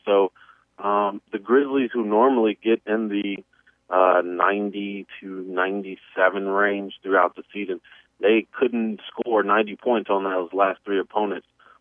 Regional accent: Memphis, Tennessee, United States; I mean, you know, I'm from Memphis. I cover Memphis.

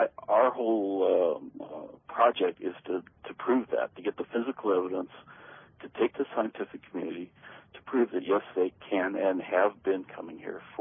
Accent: Oklahoma, United States; And I'm investigating a case right here in my hometown here in Oklahoma

